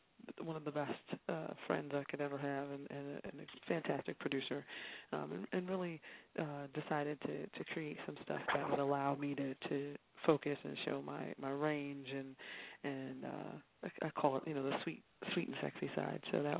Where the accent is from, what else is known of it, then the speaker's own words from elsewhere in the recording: San Bernardino, California, United States; now in New York, United States; Yes, I'm from San Bernardino.